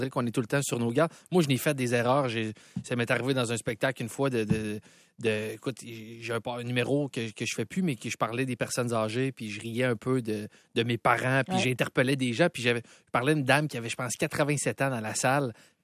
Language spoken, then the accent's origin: French; Quebec City, Quebec, Canada; Moi, je viens de Québec, tu sais, puis moi, l'anglais a jamais été mon dada.